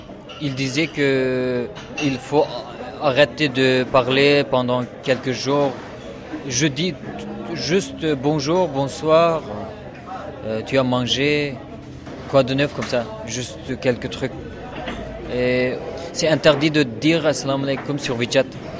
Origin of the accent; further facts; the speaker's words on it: Xinjiang, China; French is a second language; moved away as an adult; now in France; Je suis Ouïghour. Je viens de Turkestan oriental. Je viens en France il y a un an.